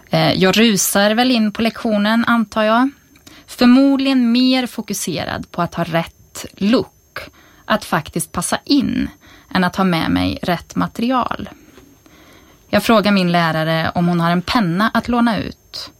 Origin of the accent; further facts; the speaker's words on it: Skultorp, Västra Götaland County, Sweden; Född och uppvuxen är jag i Skultorp, som yngsta dottern till fantastiska föräldrar med två exemplariska syskon.